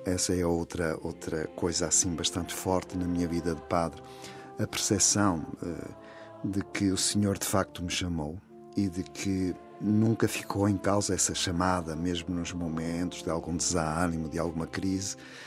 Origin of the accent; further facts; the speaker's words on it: Porto, Norte, Portugal; fui ordenado na Diocese do Porto, de onde sou natural.